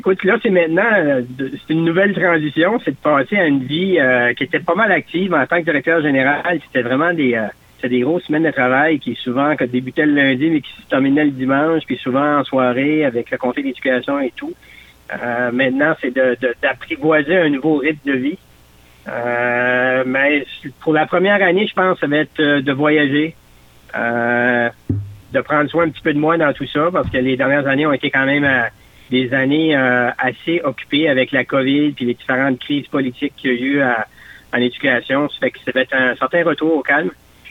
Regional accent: Edmundston, New Brunswick, Canada; Ben moi, je suis originaire de la région d'Edmundston.

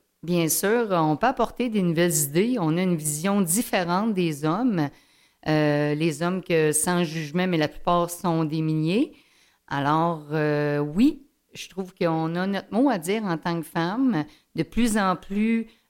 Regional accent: Fermont, Quebec, Canada; also born or lived in Montreal; Disons que 51 ans de résidence à Fermont, c'est pas rien. J'ai été élevée ici à Fermont. J'ai été aux études comme la plupart des étudiants à l'extérieur pendant 10 ans. J'ai travaillé à Montréal. Puis, je suis revenue parce que mes parents habitaient encore Fermont dans les années 2000.

